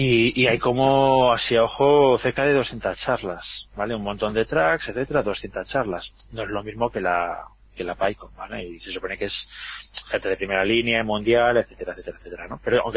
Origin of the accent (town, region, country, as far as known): Vigo, Galicia, Spain; now in Madrid, Spain